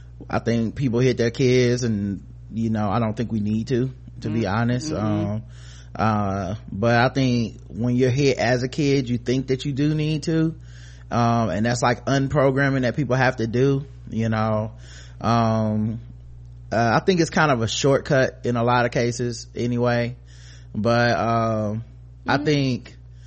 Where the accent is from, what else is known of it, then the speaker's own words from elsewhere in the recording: Compton, California, United States; You know, I'm a kid from Compton.